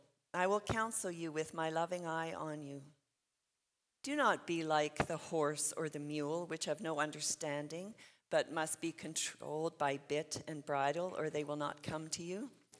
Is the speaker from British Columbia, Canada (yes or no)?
no; Edmonton, Alberta, Canada; I grew up right here in Edmonton.